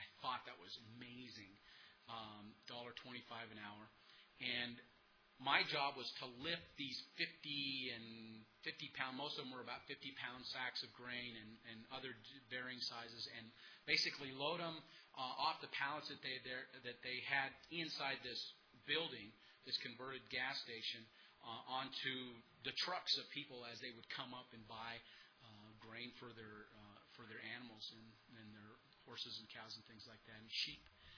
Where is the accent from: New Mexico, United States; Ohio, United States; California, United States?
New Mexico, United States; Belen; near my hometown of Belen, New Mexico